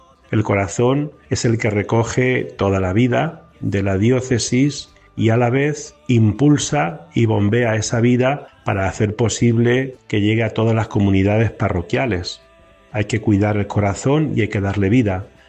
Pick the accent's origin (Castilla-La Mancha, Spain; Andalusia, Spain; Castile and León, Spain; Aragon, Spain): Castilla-La Mancha, Spain; Daimiel; Yo soy de Daimiel